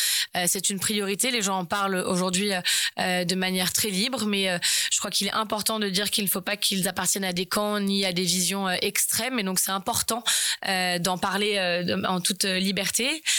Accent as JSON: {"language": "French", "town": "Rouen", "region": "Normandy", "country": "France", "tie": "born or raised there", "said": "moi j'ai 35 ans, je suis née à Rouen, j'y ai grandi. Au début sur la rive gauche dans le quartier Orléans, puis ensuite dans le quartier de la gare."}